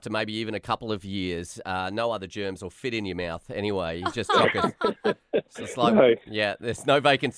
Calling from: Australia; I'm actually ringing from Australia.

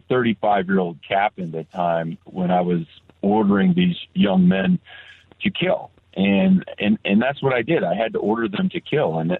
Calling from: Golden, Colorado, United States; I live in Southern California, but I'm calling from Golden, Colorado

